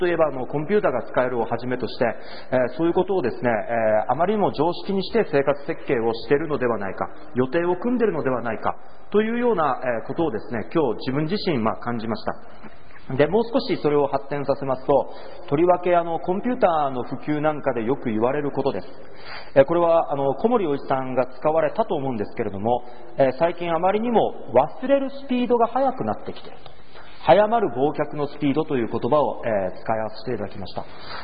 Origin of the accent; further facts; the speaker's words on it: Osaka, Japan; accent: Osaka dialect; なんか 大阪弁が出ましたけれども